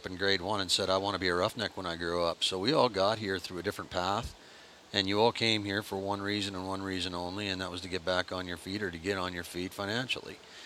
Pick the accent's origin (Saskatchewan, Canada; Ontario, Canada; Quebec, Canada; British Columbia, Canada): Saskatchewan, Canada; so I'm from Canada, and I was born in a province of Saskatchewan on a dirt farm. We were 20 miles from the nearest town.